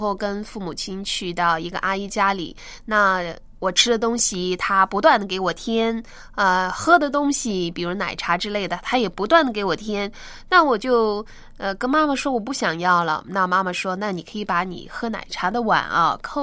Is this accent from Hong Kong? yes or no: yes; Hong Kong; 那我是觉得北方人热情好客，那其实呢我们香港人也是呢热情好客的